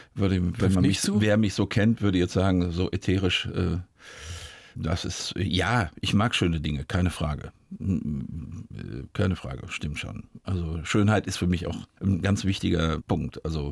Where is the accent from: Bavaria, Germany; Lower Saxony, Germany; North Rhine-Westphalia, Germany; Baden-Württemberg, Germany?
North Rhine-Westphalia, Germany; Ich komme aus dem Ruhrgebiet, da ist das normal.